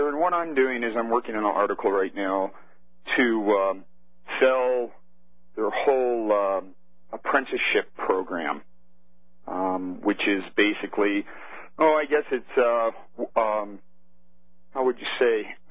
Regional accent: United States; now in Canada; as an American living in Canada

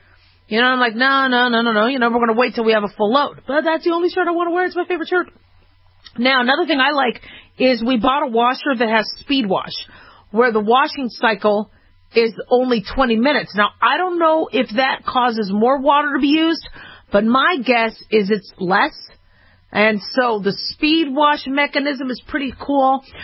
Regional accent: Arizona, United States; When you do water, when I grew up in Arizona, we had to water only certain times a day.

